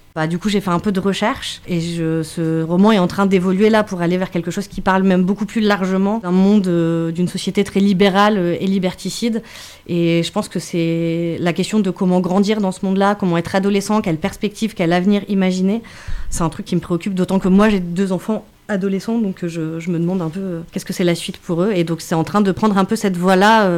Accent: Montpellier, Occitanie, France; Je suis née à Montpellier et du coup j'ai grandi entre Montpellier et les Cévennes, en fait, dans l'arrière-pays montpelliérain, donc entre la terre rouge de Sommières et du lac du Salagou et la mer Méditerranée.

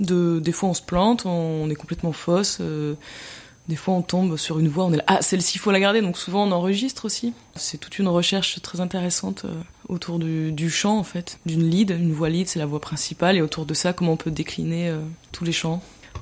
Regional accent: Forcalquier, Provence-Alpes-Côte d'Azur, France; also born or lived in Centre of France; Moi, je suis d'ici, là, j'ai grandi à Fort-Calquier. Et après, je suis partie faire des écoles de cirque en France, en passant par Cannes, Lille. Et après, j'ai vécu dans le centre de la France.

